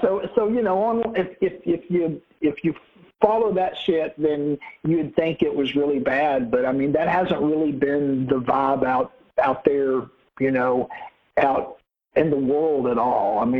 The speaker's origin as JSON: {"language": "English", "region": "Alabama", "country": "United States", "tie": "born or raised there", "said": "Cooley and I grew up in North Alabama, and growing up there"}